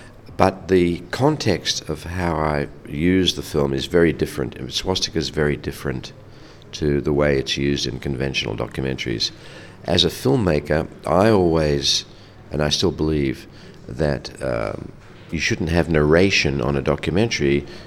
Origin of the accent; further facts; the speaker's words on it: Melbourne, Victoria, Australia; I grew up in Melbourne, Australia, at the other end of the world.